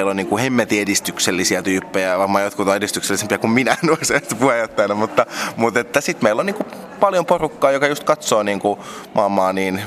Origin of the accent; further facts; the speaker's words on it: Helsinki, Uusimaa, Finland; Toki mä oon itse niinku Helsingistä helsinkiläinen